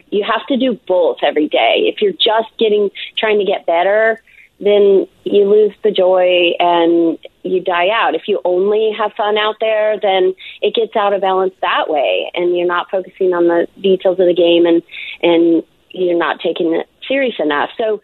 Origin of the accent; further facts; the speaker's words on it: Salt Lake City, Utah, United States; also born or lived in Oregon; And I actually was born in Oregon, just so you know. I lived some other places when I was tiny, tiny, but I've been in Salt Lake since 83